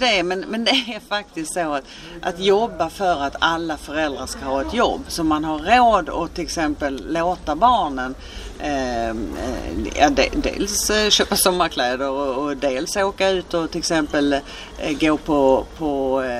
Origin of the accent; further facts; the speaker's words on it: Skåne, Sweden; Jag kommer från Skåne, där finns ju inga stora öar